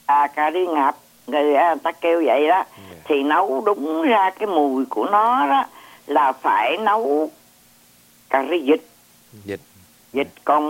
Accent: Southern Vietnam, Vietnam; Mình nói tiếng người Nam mình á, thì mình nói hơi thô chút, nó cục cục cục.

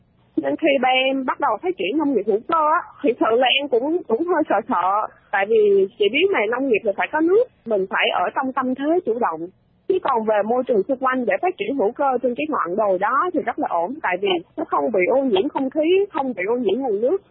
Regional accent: Phú Yên, Vietnam; Tại quê em Phú Yên thì nó lại sát biển. Khoảng năm 2012 em quê là Phật tử.

